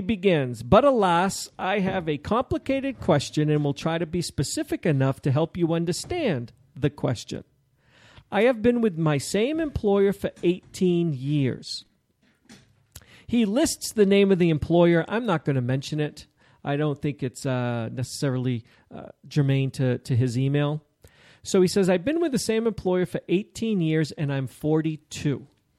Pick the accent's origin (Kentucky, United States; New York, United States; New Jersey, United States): Kentucky, United States; It borders my home state of Kentucky. West Virginia is basically an extension of Eastern Kentucky.